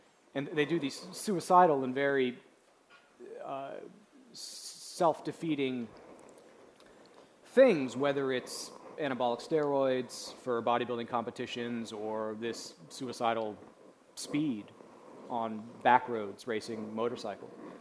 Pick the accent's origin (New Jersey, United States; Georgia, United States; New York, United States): New Jersey, United States; Manville; growing up in a very masculine Italian-American Catholic household in New Jersey. My hometown's name is Manville.